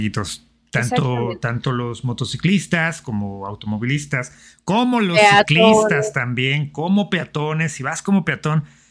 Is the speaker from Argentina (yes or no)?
no; Mexico; somos muy irresponsables, como mexicanos, como latinos